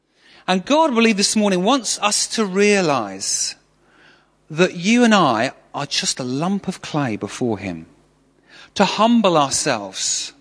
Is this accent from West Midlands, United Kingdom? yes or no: no; Manchester, North West England, United Kingdom; I come from Manchester, and we get a lot of rain in Manchester for some reason.